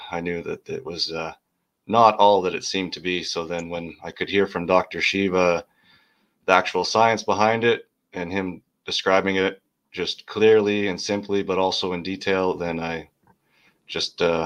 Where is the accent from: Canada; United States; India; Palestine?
Canada; Alberta; I'm born and raised in Alberta, Canada, and currently living in Edmonton, the same as Glenn.